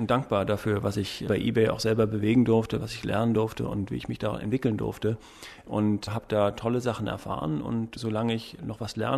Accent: Berlin, Germany; Aber die wahre Antwort ist, ich komme aus West-Berlin. So gesehen bin ich Wessi.

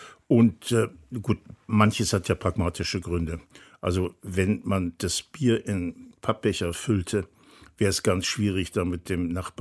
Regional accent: Germany; accent: Standard German; Lederhosen passen nicht zu meinem hochdeutschen Akzent.

